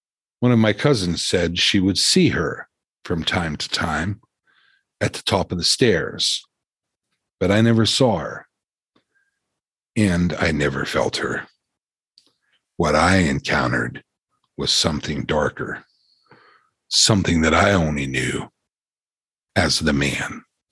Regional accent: Ohio Valley, United States; also born or lived in West Virginia; I grew up in the Ohio Valley. I was born in West Virginia, but haunted Ohio was all around us.

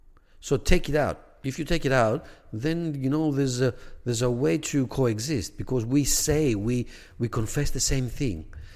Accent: Greece; moved away as an adult; now in Australia; I came from Greece, you know, after being, you know, raised in Greece, 26 years, and I came to Australia for the first time.

